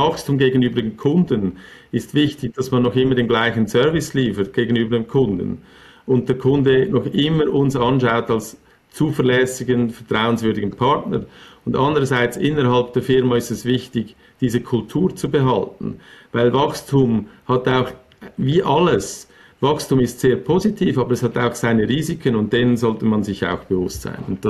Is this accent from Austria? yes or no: no; Switzerland; Ich als Schweizer